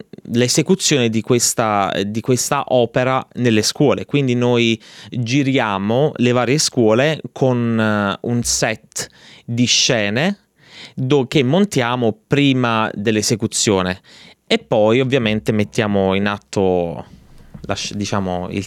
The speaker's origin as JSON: {"language": "Italian", "town": "Naples", "region": "Campania", "country": "Italy", "tie": "born or raised there", "said": "Mio padre è di origine calabrese e mia madre è napoletana. E io sono cresciuto a Napoli."}